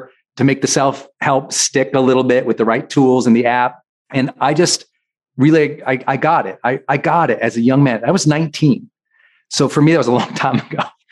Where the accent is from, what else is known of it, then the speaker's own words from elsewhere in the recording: Montana, United States; I was like, I'm from Montana. I didn't even know where the Dominican Republic was